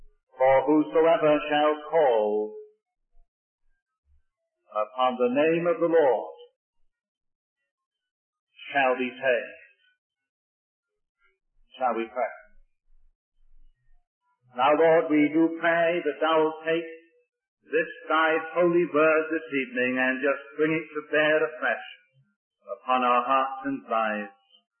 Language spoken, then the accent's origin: English; Wales, United Kingdom; I was born and brought up in Wales.